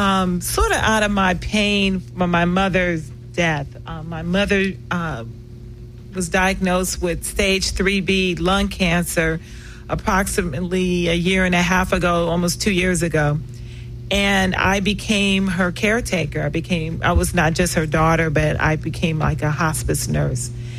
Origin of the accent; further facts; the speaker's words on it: Los Angeles, California, United States; because that's my father's family's from New Orleans. So I have a lot of some of the New Orleans culture. I grew up in South Central and Watts